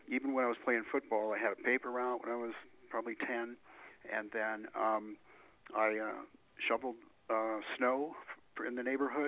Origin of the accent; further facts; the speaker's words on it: Golden, Colorado, United States; Yeah, so we grew up real humble in Golden, Colorado.